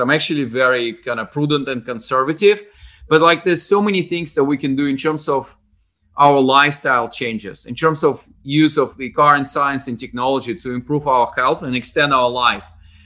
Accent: Russia; I'm obviously from Russia originally, and some people say that they are from the middle of nowhere. And I'm not this kind of guy. I'm from the end of nowhere. So my hometown was much closer to Japan, just across the sea, like 200 miles, than to regional capital. It was probably 500 miles.

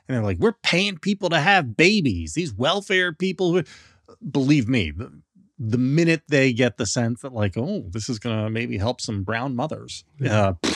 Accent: Philadelphia, Pennsylvania, United States; We're going to be May 1st in Philadelphia, my hometown, my real hometown.

